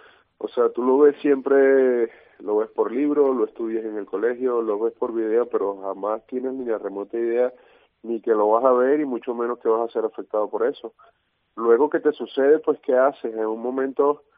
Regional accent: Venezuela; now in La Palma, Spain; somos de Venezuela. Teníamos 4 años en La Palma

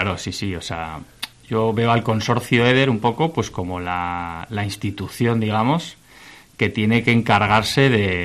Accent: Pamplona, Navarre, Spain; Pues yo soy de Pamplona y vivo allí.

